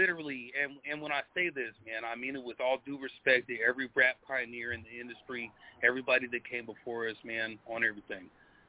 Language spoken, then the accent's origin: English; Portland, Oregon, United States; You know, and I'm from the West. I'm born and raised in the city of Portland, 503, north side to the death, you know.